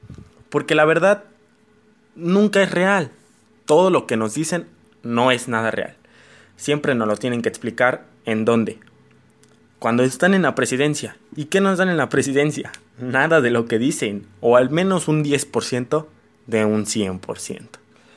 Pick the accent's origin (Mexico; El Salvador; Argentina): Mexico; uno como mexicano no estamos buscando al mejor candidato ya.